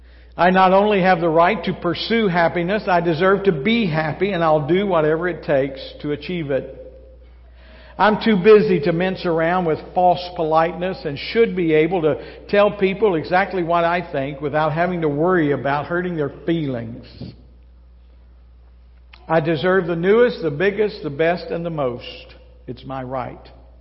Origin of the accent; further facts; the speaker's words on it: Kentucky, United States; Listen, I was born and raised in Central Kentucky.